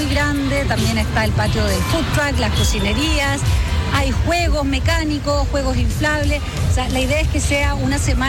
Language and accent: Spanish; Talagante, Santiago Metropolitan Region, Chile; porque gran parte de mi infancia la viví en Talagante, así que estas son parte de mis tierras